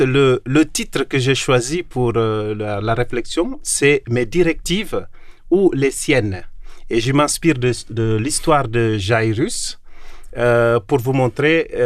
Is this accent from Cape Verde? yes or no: yes; Cape Verde; now in Collonges, France; Je suis originaire du Cap-Vert, je suis aussi portugais et je suis marié, j'ai 3 enfants.